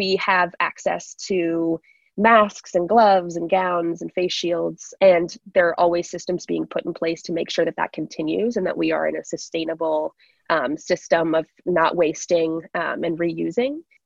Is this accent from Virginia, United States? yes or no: yes; Virginia, United States; I'm actually from Virginia originally, and I studied crop and soil sciences.